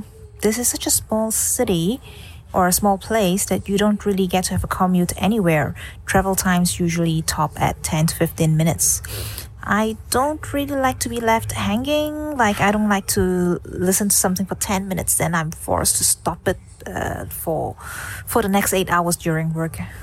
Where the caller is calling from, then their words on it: Macau; I'm calling from Macau, a tiny city in South China, just next to Hong Kong.